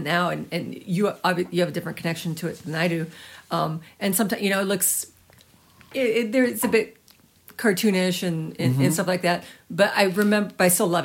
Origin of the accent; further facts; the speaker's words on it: Cocoa, Florida, United States; also born or lived in Orlando; I grew up in the Cocoa area.